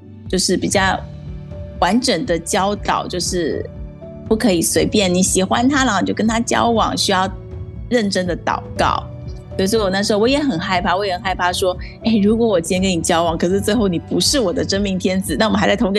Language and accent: Chinese; Hong Kong; 因为我小时候是在那个香港长大，所以我从小就觉得世界上就是有女王啊